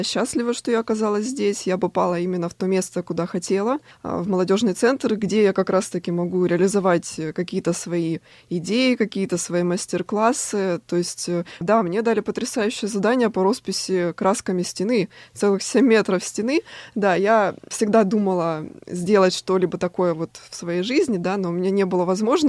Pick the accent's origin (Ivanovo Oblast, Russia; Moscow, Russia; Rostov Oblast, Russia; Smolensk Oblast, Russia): Rostov Oblast, Russia; Rostov-on-Don; На самом деле, в моем родном городе, в Ростове-на-Дону, тоже есть группа энтузиастов